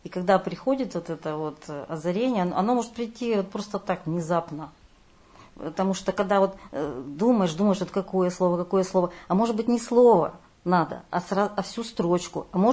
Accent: Nizhny Tagil, Sverdlovsk Oblast, Russia; думаешь о том, что они все-таки давали мощь и славу моему родному городу.

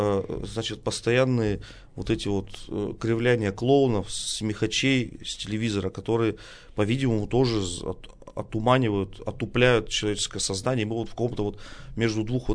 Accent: Yekaterinburg, Sverdlovsk Oblast, Russia; born there; я родился в Екатеринбурге

